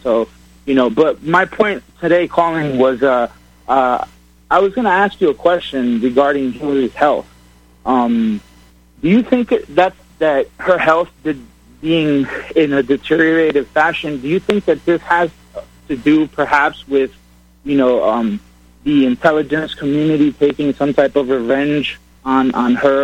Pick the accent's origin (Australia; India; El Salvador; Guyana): El Salvador; now in United States; I'm a Latino. I came here from El Salvador like almost 25 years ago